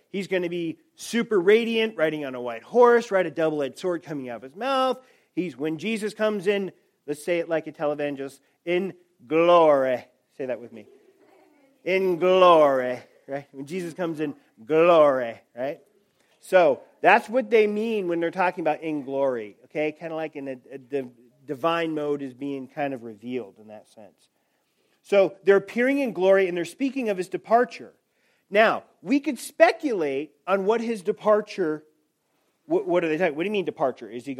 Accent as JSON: {"language": "English", "region": "California", "country": "United States", "said": "I'm a Californian at heart, okay?"}